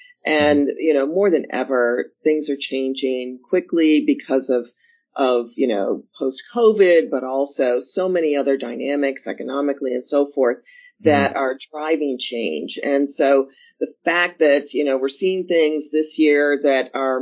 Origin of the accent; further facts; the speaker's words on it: Chicago, Illinois, United States; I'm from Chicago originally, again, the cold spot, but also the sort of home of great architecture, right?